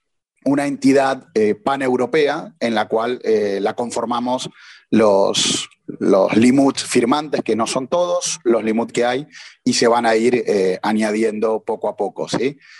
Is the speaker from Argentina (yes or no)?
yes; Argentina; accent: Argentine; now in Mallorca, Spain; Mi acento no es mallorquín, claramente es argentino